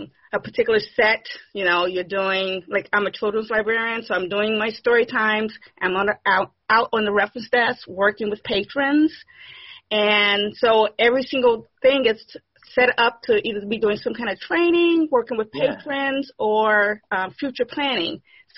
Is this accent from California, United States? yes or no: yes; Los Angeles, California, United States; I'm from Los Angeles. I'm another LAPL librarian.